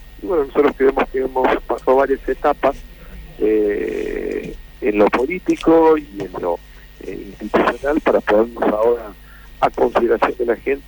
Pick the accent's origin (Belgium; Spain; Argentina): Argentina; Córdoba; born there; also born or lived in La Plata; mi origen, yo soy nacido en Córdoba, egresé de médico en la Universidad Nacional de Córdoba, si bien me doctoré después en La Plata